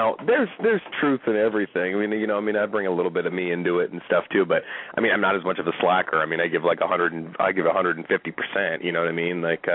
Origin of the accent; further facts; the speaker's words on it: Hawaii, United States; I'm born and raised in Hawaii